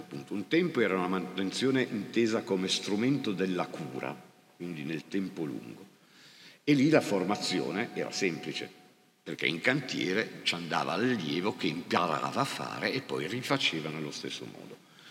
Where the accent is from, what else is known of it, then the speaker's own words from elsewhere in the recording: Genoa, Liguria, Italy; Vengo da Genova